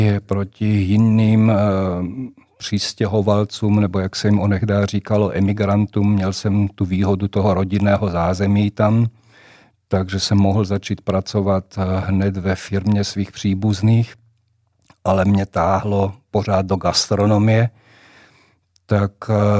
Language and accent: Czech; Bratislava, Bratislava Region, Slovakia; Já jsem vyrostl, nebo narodil jsem se ve staré části, možná i v Praze se je známa ta část Petržalka, která byla na druhé straně Dunaje, za mého mládí to byla ještě vesnice. No a pak Petržalku zbourali, bydleli jsme normálně na sídlišti